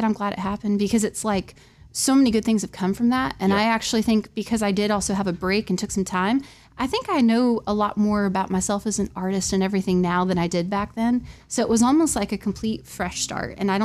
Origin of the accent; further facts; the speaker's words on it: Bakersfield, California, United States; now in Nashville, United States; So, yeah, I'm from Bakersfield, California, and I was living out there.